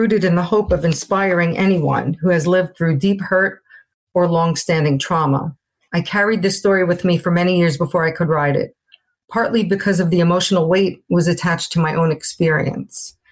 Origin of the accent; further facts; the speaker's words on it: Brooklyn, New York, United States; Growing up in Brooklyn in an Italian-American family meant being surrounded by faith, loyalty, and a very strong sense of community from the beginning.